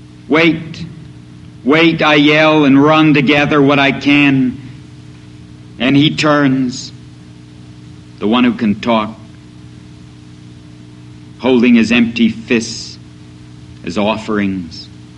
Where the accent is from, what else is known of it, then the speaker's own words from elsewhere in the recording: United States; But I'm an American. I love money.